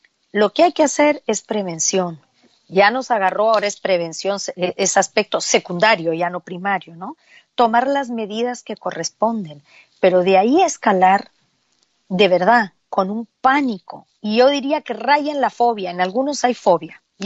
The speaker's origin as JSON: {"language": "Spanish", "country": "Uruguay", "said": "Yo soy de Uruguay, me agarró la pandemia, en la declaración de pandemia a los 3 días de llegar aquí."}